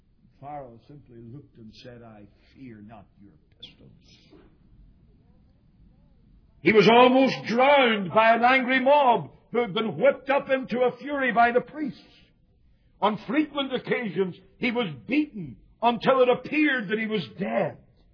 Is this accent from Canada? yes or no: no; Ireland; and as an Irishman I appreciate this